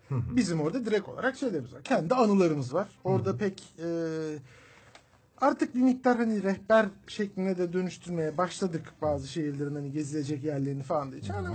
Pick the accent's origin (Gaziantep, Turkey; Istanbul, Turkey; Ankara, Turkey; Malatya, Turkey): Gaziantep, Turkey; Bir Antepli olarak